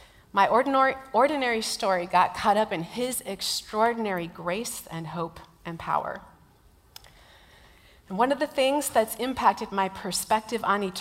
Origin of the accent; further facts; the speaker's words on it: Minnesota, United States; I'm from the Midwest. I'm from a not-so-ordinary place that I still call home or my second home or whatever. I have two homes. It's Minnesota, which is known for nice people, but extreme weather.